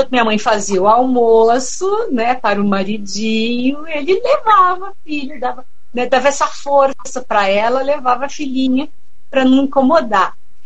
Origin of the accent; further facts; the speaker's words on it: São Paulo, Brazil; born there; eu nasci em São Paulo, eu morava numa kitnet no centrão de São Paulo, na boca da venda de carros, que era a boca do lixo ali de São Paulo